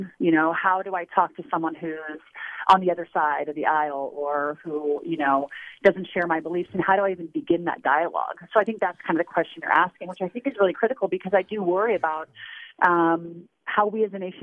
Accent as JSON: {"language": "English", "region": "California", "country": "United States", "tie": "born or raised there", "said": "I come from a more rural part of the state, born and raised in Sierra Nevada, and very conservative part of California."}